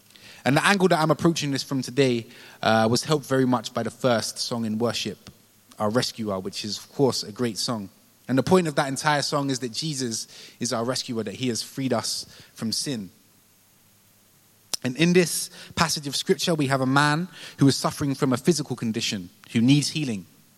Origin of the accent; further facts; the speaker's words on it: London, United Kingdom; I became a Christian when I was 15. I come from North London. I'm still from North London. And I went to church in North London.